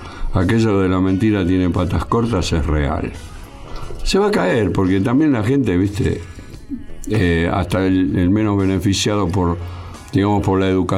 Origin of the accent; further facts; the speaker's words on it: Buenos Aires, Argentina; En la capital federal, en el barrio de Coghlan, nací. Pero bueno, después viví en el Gran Buenos Aires, después volví acá. Viví, o sea, nací cerca de donde vive Marcelo Rossi.